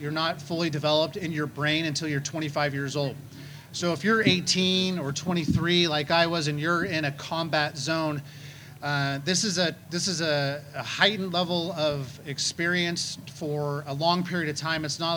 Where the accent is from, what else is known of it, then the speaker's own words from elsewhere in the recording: California, United States; I'm from California.